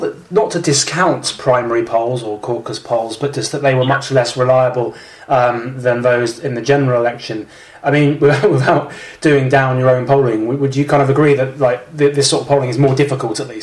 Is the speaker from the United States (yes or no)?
no; United Kingdom; I don't know, intuitively as a Brit, I would think these people are much more committed to turning up.